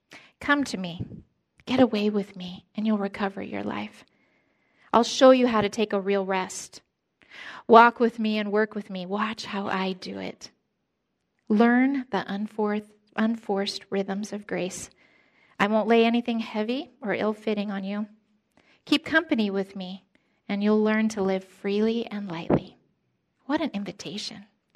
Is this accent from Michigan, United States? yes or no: yes; Michigan, United States; I remember growing up in Michigan with my grandparents. We'd go over to my grandparents' house, and we would watch the old big band shows